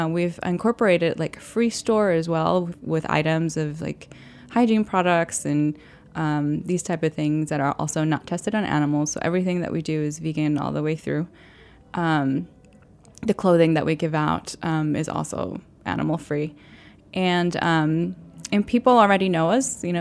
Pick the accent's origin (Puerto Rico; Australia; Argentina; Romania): Puerto Rico; now in New York City, United States; So so I'm from Puerto Rico, right? And I still have family there.